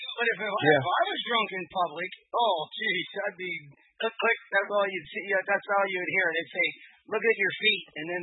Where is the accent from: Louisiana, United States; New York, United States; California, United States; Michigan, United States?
California, United States; moved away; I go back at once a year or once every other year or whatever. I'm from Southern California, and things have really changed there, you know.